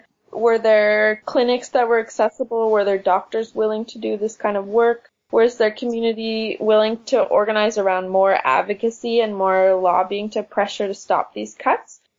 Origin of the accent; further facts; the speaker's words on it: Vancouver, British Columbia, Canada; I'm also from Vancouver.